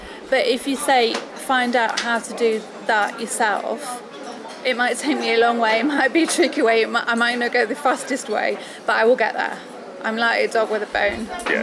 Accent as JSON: {"language": "English", "town": "Underwood", "region": "East Midlands", "country": "United Kingdom", "lives_now": "Spain", "said": "little village called Underwood, which is between Nottingham and Derbyshire. I've got to say that, because I'm not from Nottingham."}